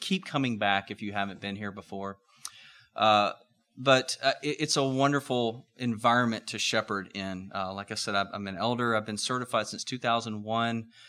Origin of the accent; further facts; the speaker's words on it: Huntsville, Alabama, United States; I'm from Huntsville, Alabama. So I didn't have to drive very far.